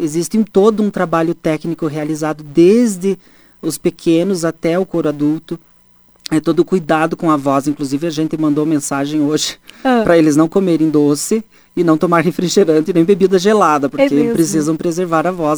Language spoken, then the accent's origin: Portuguese; General Carneiro, Paraná, Brazil; also born or lived in Clevelândia; Com 2 anos de idade, minha família veio para General Carneiro.